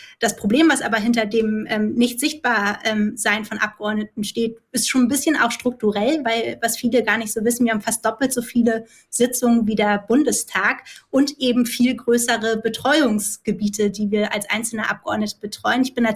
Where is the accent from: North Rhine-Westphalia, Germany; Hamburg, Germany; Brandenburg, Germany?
Hamburg, Germany; born there; zumal ich auch gebürtige Hamburgerin bin